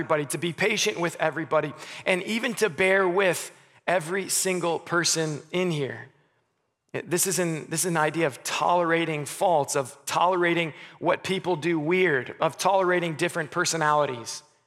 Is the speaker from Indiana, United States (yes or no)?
yes; Goshen, Indiana, United States; born there; I was born in Goshen, Indiana.